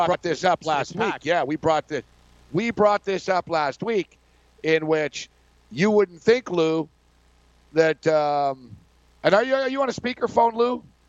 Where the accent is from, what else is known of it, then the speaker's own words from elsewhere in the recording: Montreal, Quebec, Canada; also born or lived in New York, United States; I'm made in New York, and I'm from Montreal